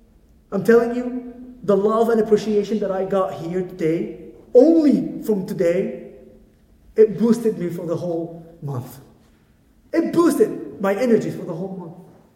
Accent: Israel; English is a second language; I am an Arab Israeli.

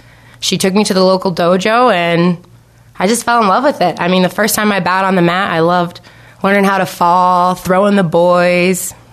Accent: Ohio, United States; It was in Indiana. I grew up in Ohio.

